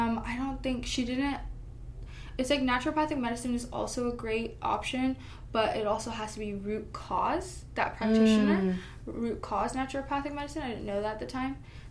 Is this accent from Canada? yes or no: no; India; I knew about, like, Ayurveda because it's, I'm Indian, I grew up in that and things